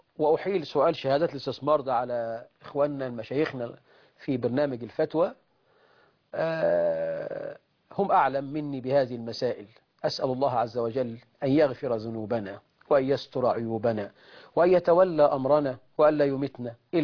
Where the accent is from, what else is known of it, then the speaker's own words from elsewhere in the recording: Egypt; اللهم اجعل بلدنا مصر أمنا أمانا رخاء سخاء